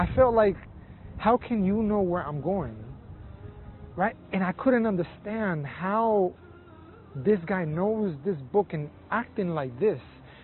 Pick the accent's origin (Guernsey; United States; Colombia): Colombia; I said, I'm from Colombia.